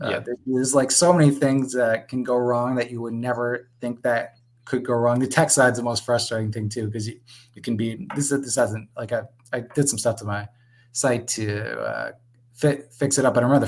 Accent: Ontario, Canada; So to give the background, I grew up just outside of Toronto, probably 40 minutes. And then, so I worked in Toronto forever and then was in New York getting my master's. And then we came back to Toronto living with my parents because we got forced back by COVID.

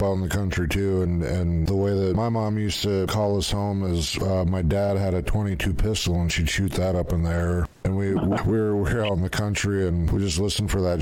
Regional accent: Rochester, United States; because the church I grew up in Rochester, it was this little tiny church, and it was the type of church where like everybody knew everybody.

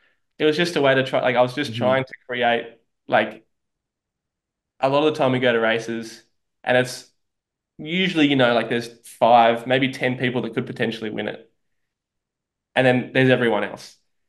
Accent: Sydney, New South Wales, Australia; there's also a race in Sydney, my hometown, called the 20 Beaches

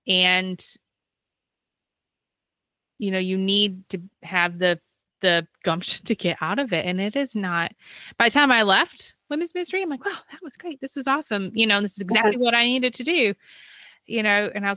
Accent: Michigan, United States; accent: Michigan; my Michigan accent doesn't always sound like the Tennessee one or Ohio

